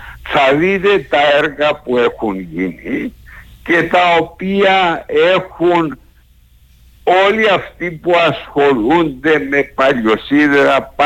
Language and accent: Greek; Kakopetria, Nicosia District, Cyprus; Μετά από 5 χρόνια κάπως αναγκαστικής απουσίας από το χωριό μου την Κακοπετριά, φέτος τον Αύγουστο ήμουν εκεί